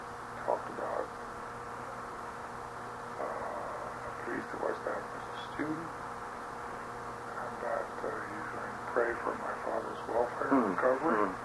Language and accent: English; Baltimore, Maryland, United States; first language Yiddish; English is a second language; a child in Baltimore. We spoke it at home often. I mean, I read Yiddish newspapers to this day.